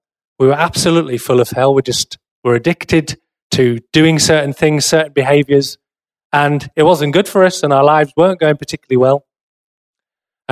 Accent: South East England, United Kingdom; I've left Teesside. I didn't like it very much because I'm from Kent, the Garden of England.

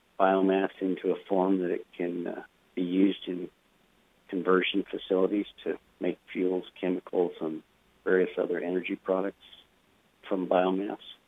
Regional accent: Ashton, Idaho, United States; So, yes, I grew up in Ashton, Idaho, on a farm.

